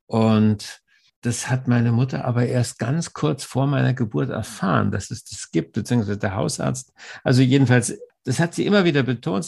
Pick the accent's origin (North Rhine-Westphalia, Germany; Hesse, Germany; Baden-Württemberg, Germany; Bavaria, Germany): Bavaria, Germany; Munich; born there; Also ich bin geboren in München